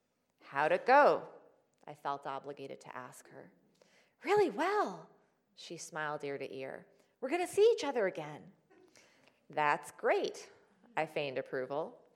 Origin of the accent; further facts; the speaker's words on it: Queens, New York, United States; I would say that where I grew up in Queens, similarly to certain neighborhoods in Chicago, is incredibly diverse.